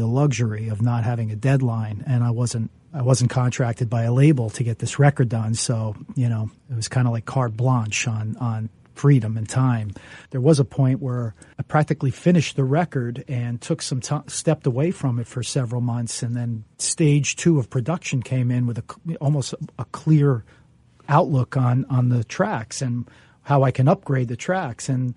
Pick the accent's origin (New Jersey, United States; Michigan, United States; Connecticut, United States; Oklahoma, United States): New Jersey, United States; Elizabeth; there's, you know, some references from growing up on Fay Avenue in Elizabeth.